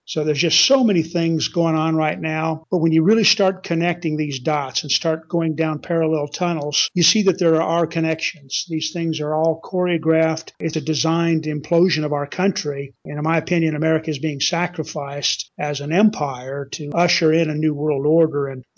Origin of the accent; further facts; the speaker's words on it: Iowa, United States; As I was raised in Iowa, Walt Disney, of course, had been my idol.